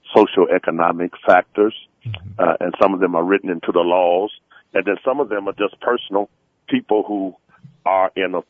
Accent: Chicago, Illinois, United States; now in New Mexico, United States; in my hometown of Chicago and the state of Illinois

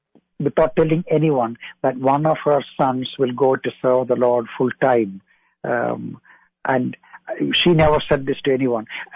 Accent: Niranam, Kerala, India; English is a second language; now in United States; my village name was mentioned, N-I-R-A-N-A-M, Niranam.

